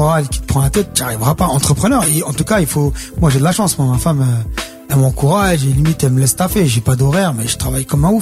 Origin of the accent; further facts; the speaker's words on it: Morocco; Après, on fait comprendre souvent qui je suis et que je suis marocain et que j'ai des origines.